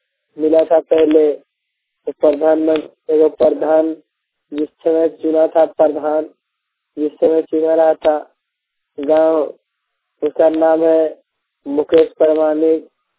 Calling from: Hariharpur, Jharkhand, India; बोल रहे हैं संथाल डी हरियरपुर गोमो से, जिला धनबाद, राज रांची, वोट हरियरपुर, थाना गोमो।

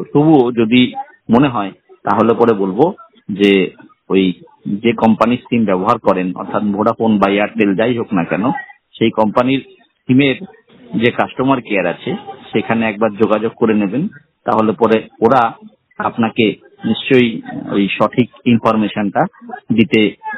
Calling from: West Bengal, India; আমি পশ্চিমবঙ্গের অন্তর্গত উত্তর চব্বিশ পরগনা জেলা থেকে

